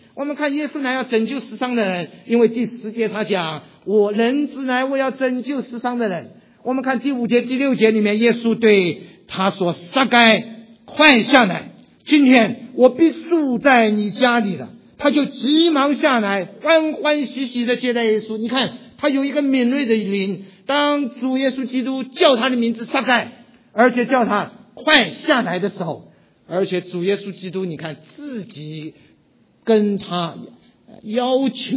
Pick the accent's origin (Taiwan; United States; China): China; 那时候全是美国人，只有我一个中国人。